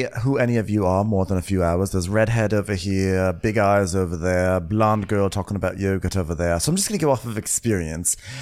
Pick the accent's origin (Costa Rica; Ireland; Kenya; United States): Costa Rica; because I'm from Costa Rica and I'm a free spirit because, you know, Costa Rica.